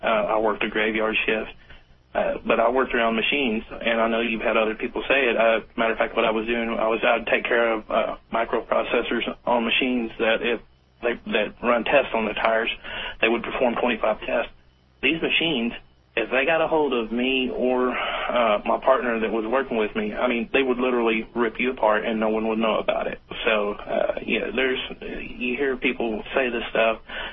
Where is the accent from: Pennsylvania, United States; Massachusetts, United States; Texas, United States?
Texas, United States; now in Oklahoma, United States; I'm originally from Texas, but Oklahoma's been home for the past I don't know 18 years.